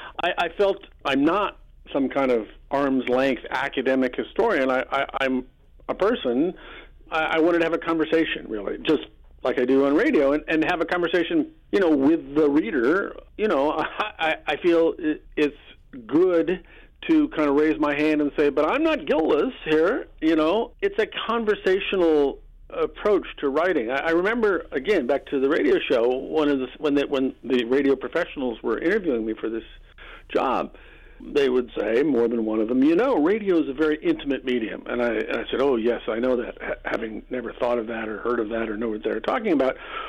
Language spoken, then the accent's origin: English; Omaha, Nebraska, United States; So my Omaha childhood. What do you want to know? I was born in Dundee, then moved to 90th Street when I was 3 years old and lived there until my mom sold the house.